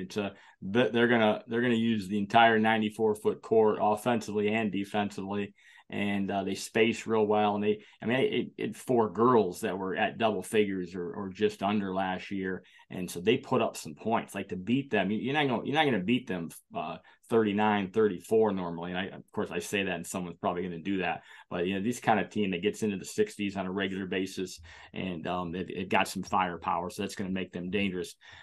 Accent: Olivet, Michigan, United States; even though I'm from Olivet

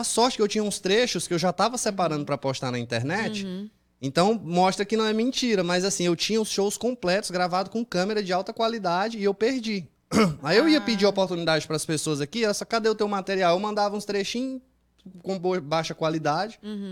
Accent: Maranhão, Brazil; maranhense

